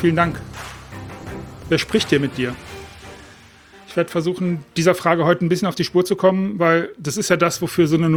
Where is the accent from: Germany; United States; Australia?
Germany; Düsseldorf, North Rhine-Westphalia; now in Spain; dass ich aus Düsseldorf komme und das als meine Heimat empfinde und dass mich der Rhein, der fließt durch Düsseldorf, anzieht. Und dass ich trotzdem die meiste Zeit im Jahr auf Mallorca bin und dort lebe.